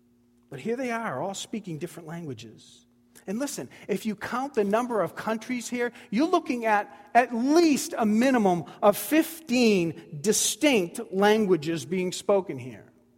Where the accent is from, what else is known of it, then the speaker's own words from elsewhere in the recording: Boston, Massachusetts, United States; When I say Mary and Martha, you know I'm from Boston or New England.